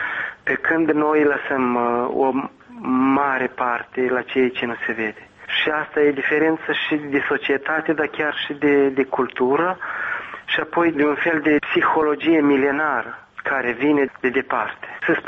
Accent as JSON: {"language": "Romanian", "country": "Moldova", "said": "pentru că sunt moldovean"}